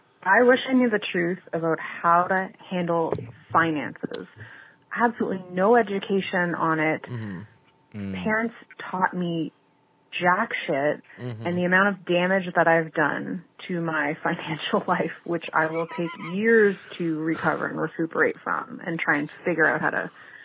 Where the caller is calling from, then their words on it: Canada; And I'm phoning from Canada, and I expect better from us.